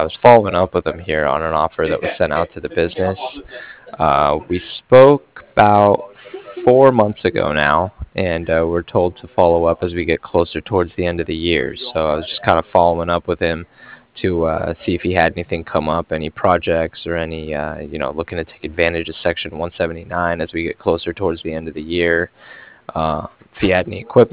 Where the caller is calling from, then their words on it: Cardiff, Wales, United Kingdom; I was calling from Cardiff